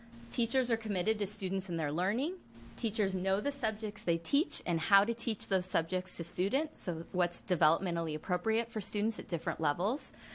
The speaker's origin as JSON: {"language": "English", "town": "Bend", "region": "Oregon", "country": "United States", "tie": "born or raised there", "said": "things we needed training in that I wouldn't have had coming from growing up in Bend."}